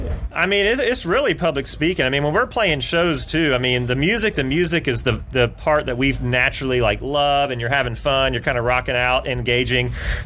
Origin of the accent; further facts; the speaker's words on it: Augusta, Georgia, United States; growing up in Augusta, Georgia